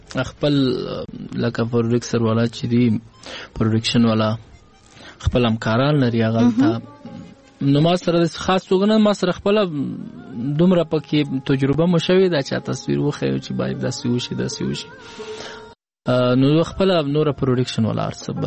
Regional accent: Paktia, Afghanistan; زه خو د پکتیا ولایت یم ولسوالۍ مزازیاریوب دی

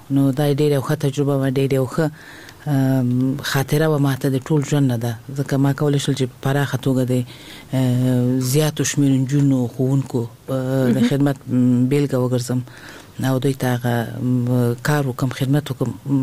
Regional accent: Kabul, Afghanistan; born or raised there

